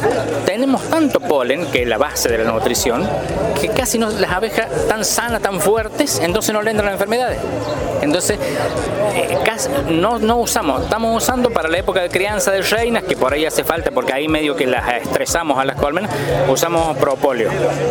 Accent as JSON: {"language": "Spanish", "region": "Córdoba", "country": "Argentina", "tie": "born or raised there", "said": "volvemos el verano para allá a la Pampa de Pocho, a campos cultivados, alfalfa especialmente, y al lado de mi pueblo, las lomas."}